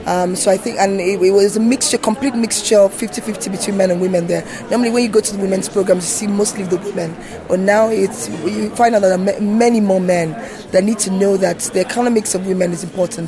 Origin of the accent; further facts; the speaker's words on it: Nigeria; I'm from Nigeria.